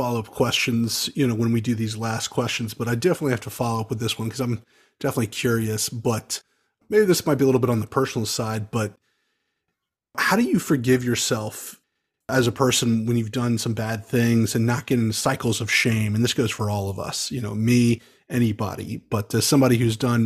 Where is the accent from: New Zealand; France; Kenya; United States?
United States; Atlanta, Georgia; So, as you know, we're from Atlanta. We got the rap game down here in Atlanta.